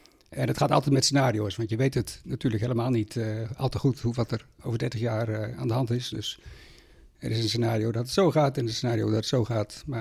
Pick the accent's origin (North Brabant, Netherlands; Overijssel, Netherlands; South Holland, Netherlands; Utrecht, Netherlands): South Holland, Netherlands; now in Gouda, Netherlands; Zowel Anita, mijn echtgenote, als ik zijn geboren en getogen in de Alblasserwaard. Dus een echte Goudenaar word je dan nooit meer.